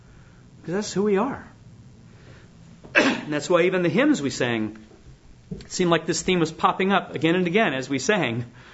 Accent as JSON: {"language": "English", "region": "California", "country": "United States", "tie": "born or raised there", "lives_now": "Michigan, United States", "said": "Growing up in Southern California, earthquake country, there were certain things you did knowing an earthquake might occur."}